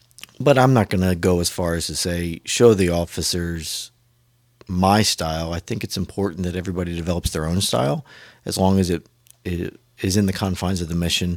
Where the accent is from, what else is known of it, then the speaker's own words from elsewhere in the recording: Poquoson, Virginia, United States; Born and raised in Pocosin. I did all 12 grades of school there.